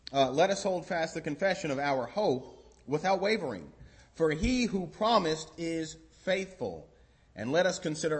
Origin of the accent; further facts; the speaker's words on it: Denver, Colorado, United States; also born or lived in Tampa, Florida; now in Madison, United States; I am actually from Denver, Colorado. I moved to Tampa, Florida around 7 years ago and then went to Florida College for about 5 years